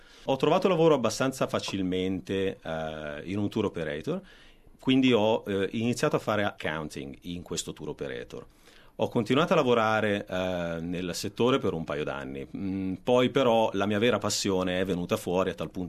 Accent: Milan, Lombardy, Italy; now in Australia; Allora, sono di Milano, sono nato a Milano, ho 35 anni.

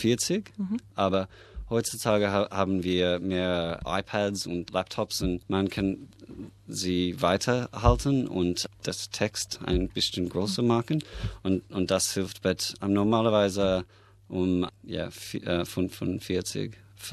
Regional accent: Australia; German is a second language; Zum Beispiel Kurzsichtigkeit ist bei uns in Australien ein in vier Leute haben es.

